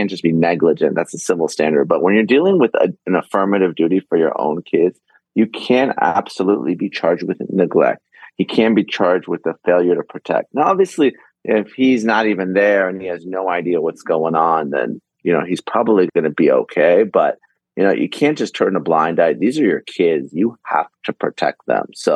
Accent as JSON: {"language": "English", "region": "California", "country": "United States", "said": "I mean, again, here in my home state of California, they've done documentaries on this"}